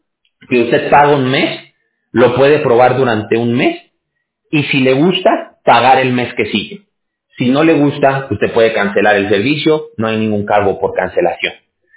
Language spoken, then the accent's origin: Spanish; Mexico; y como decimos allá en México, de donde yo soy